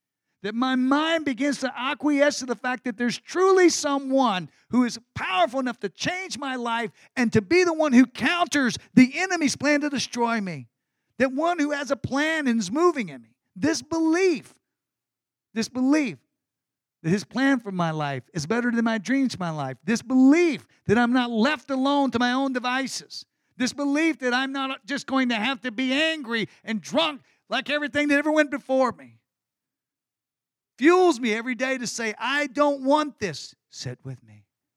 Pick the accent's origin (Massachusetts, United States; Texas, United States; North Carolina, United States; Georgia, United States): Texas, United States; I'm a Texan.